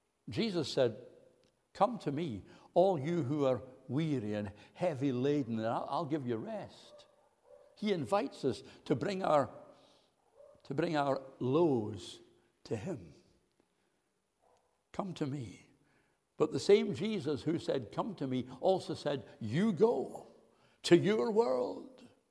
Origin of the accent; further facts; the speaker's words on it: Kilmarnock, Scotland, United Kingdom; a village near my hometown in Ayrshire, in Kilmarnock, Ayrshire.